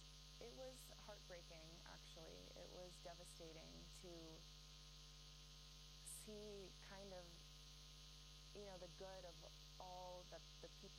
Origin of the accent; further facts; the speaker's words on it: United States; So I felt so much guilt being there as an American.